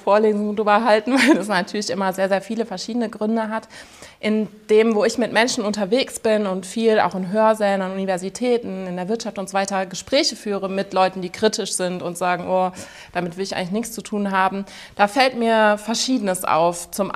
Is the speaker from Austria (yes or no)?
no; Cologne, North Rhine-Westphalia, Germany; Ich komme aus Köln